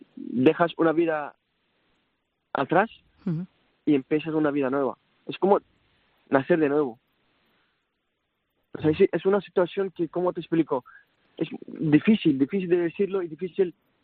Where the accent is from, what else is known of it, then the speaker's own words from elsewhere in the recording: Syria; Spanish is a second language; moved away; cuando era niño en Siria, antes de guerra, se pensaba, yo hacía teatro en Siria